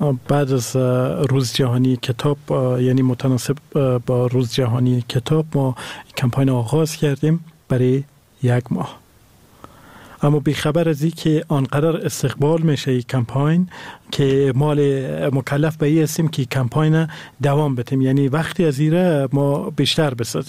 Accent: Afghanistan; هر کدام ما به عنوان یک شهروند به عنوان یک افغان در این راستا گام برداریم

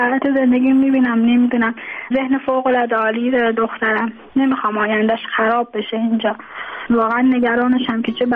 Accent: Tehran, Tehran Province, Iran; born there; now in Mashhad, Iran; من خودم متولد تهرانم، اینجا به دلیل ازدواج کردم اومدم اینجا، حالا موندگار شدم دیگه توان بازگشت نداشتم. اینجا مثلا مذهبیه

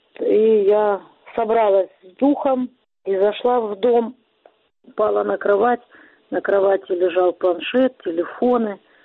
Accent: Donetsk, Donetsk Oblast, Ukraine; пришла война в мой родной город, в мой дом

